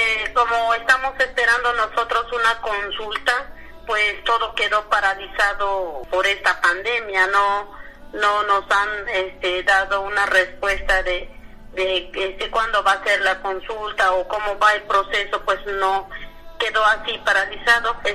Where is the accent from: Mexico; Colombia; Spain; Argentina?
Mexico; Coquiltel, Chiapas; Yo soy de la comunidad de Coquiltel, municipio de este Chilón, de este municipio Chilón.